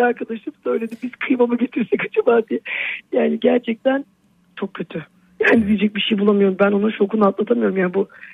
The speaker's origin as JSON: {"language": "Turkish", "town": "Akçay", "region": "Balıkesir", "country": "Turkey", "tie": "born or raised there", "said": "Evet evet, orada yaşıyorum, orada büyüdüm ben zaten. Ailem de oradaydı."}